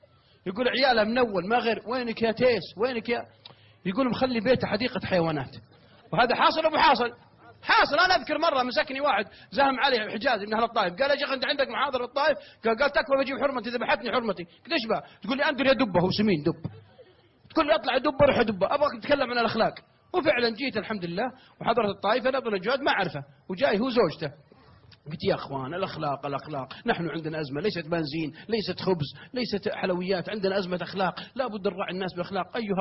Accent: Kuwait; فكلمت اليوم قلت الشيخ عندنا في الكويت،

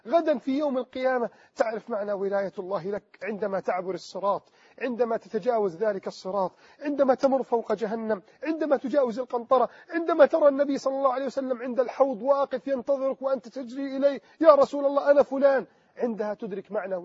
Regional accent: Egypt; سواء في بلدنا مصر أو في كل بلدان

